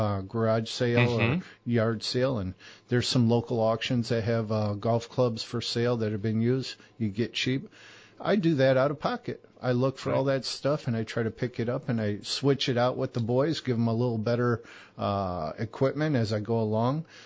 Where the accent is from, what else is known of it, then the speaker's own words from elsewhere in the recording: Chicago, Illinois, United States; I was born and raised in Chicago, not one of those people that say, yeah, I'm from Chicago, but really they're from the suburbs. No, I'm from Chicago. I'm from the Lakeshore.